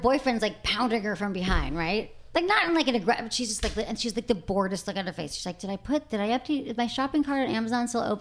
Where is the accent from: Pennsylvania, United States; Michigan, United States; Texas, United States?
Michigan, United States; I'm from Michigan, so I can say